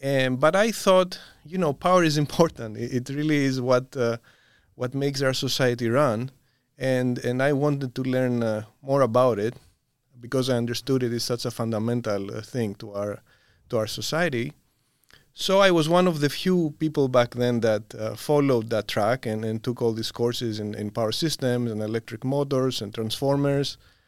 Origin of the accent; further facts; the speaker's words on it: Greece; English is a second language; in my home country, which is Greece